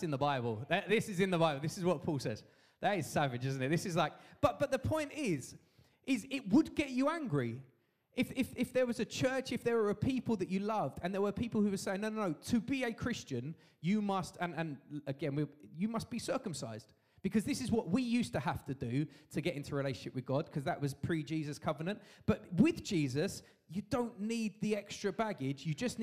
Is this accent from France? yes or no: no; United Kingdom; I'm also acutely aware that I'm British.